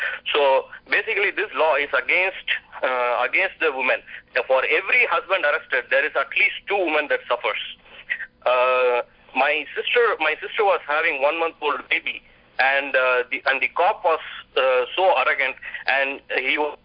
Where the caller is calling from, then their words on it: New Jersey, United States; I'm in New Jersey.